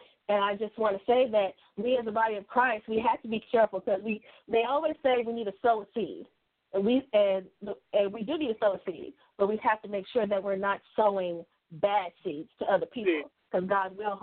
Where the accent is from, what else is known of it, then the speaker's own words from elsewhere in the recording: Kansas City, Missouri, United States; I am from Kansas City, Missouri.